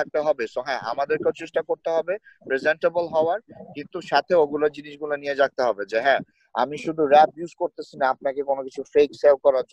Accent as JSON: {"language": "Bangla", "country": "Bangladesh", "tie": "born or raised there", "said": "দেশের স্পন্সরশিপ এর ব্যাপারটা কি, আমি দেশে বড় হয়েছি রাইট"}